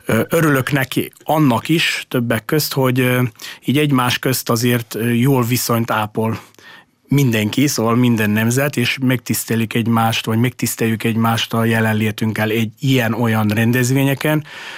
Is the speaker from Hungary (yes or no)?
no; Prekmurje, Slovenia; a muravidékiek, akik ténylegesen őshonos muravidékiek vagyunk